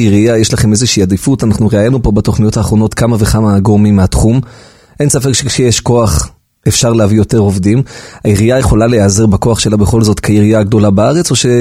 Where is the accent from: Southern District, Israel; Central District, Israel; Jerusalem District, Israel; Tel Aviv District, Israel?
Jerusalem District, Israel; Jerusalem; אני שואל בתור ירושלמי עכשיו את השאלה.